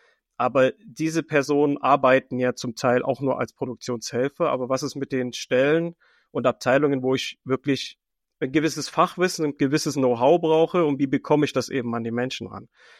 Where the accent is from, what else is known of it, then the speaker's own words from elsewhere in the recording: Leipzig, Saxony, Germany; born there; ich komme ja gebürtig aus Leipzig und habe meine Ausbildung in Leipzig gemacht und bin dann aus Leipzig ins Allgäu